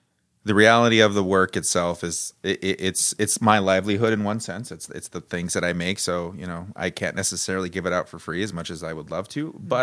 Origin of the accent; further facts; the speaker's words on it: Dallas, Texas, United States; And part of growing up in Oak Cliff specifically, the walking around neighborhoods, seeing tagging and graffiti